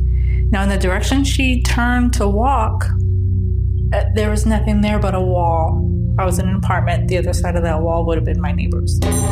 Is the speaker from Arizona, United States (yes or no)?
yes; Phoenix, Arizona, United States; I'm from Phoenix, Arizona.